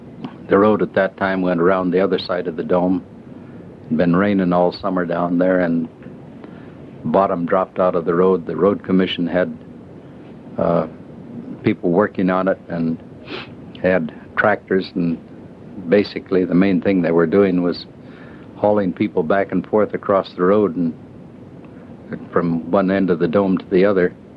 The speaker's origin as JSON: {"language": "English", "town": "Everett", "country": "United States", "tie": "born or raised there", "said": "I had a friend from my hometown of Everett"}